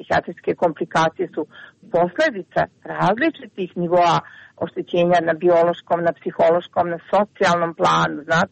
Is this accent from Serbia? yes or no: no; Montenegro; ono što je često sada situacija kod nas u Crnoj Gori jeste da jedan broj lekara i drugih zaposlenih u drugim organizacijama radi mnogo više